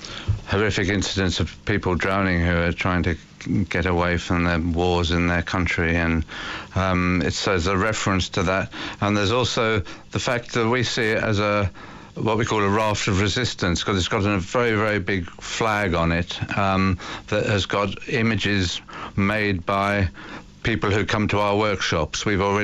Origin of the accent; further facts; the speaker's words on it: United Kingdom; We're implicated all the time, I think, and we make work in which we're implicated by being British.